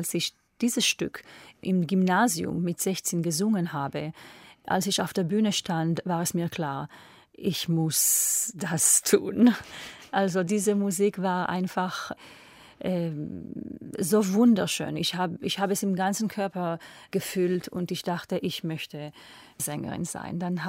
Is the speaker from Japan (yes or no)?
no; Israel; born there; German is a second language; Und meine Eltern sind schon in Israel geboren und ich bin auch in Israel geboren